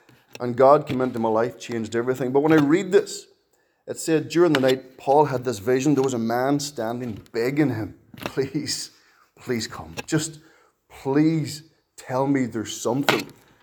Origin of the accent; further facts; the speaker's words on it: Ireland; We're Irish for the most part. We don't reveal it.